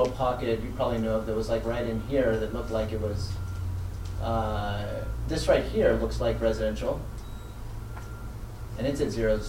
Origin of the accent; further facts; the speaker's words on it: Glendale, California, United States; Like where I grew up in Glendale, we know our area is Spar Heights.